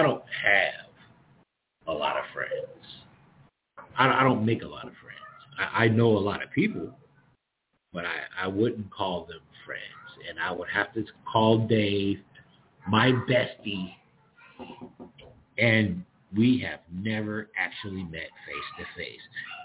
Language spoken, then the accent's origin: English; New York, United States; now in Georgia, United States; I'm here in Georgia. Originally, I'm from New York, but I've been living in Georgia. I've been living in Georgia longer than I lived in New York at this point.